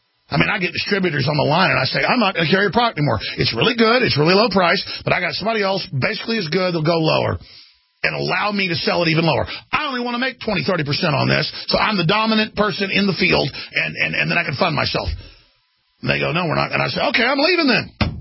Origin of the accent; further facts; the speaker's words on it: United States; I'm an American. Get used to it.